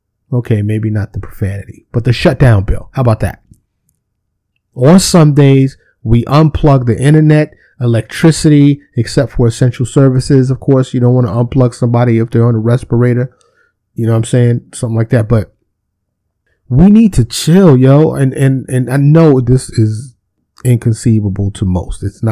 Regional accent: New York City, New York, United States; Now, keep in mind, I grew up in New York City.

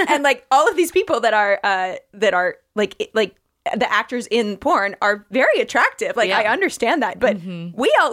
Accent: Midwest, United States; And Nick is from the Midwest. I am also from the Midwest. I understand this deep sense of privacy and shame.

